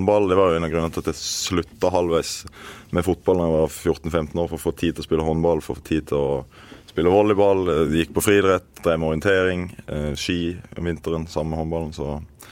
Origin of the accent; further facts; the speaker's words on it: Øyslebø, Agder, Norway; Jeg er født og oppvokst i Marnardal kommune på et bittelite sted som heter Øyslebø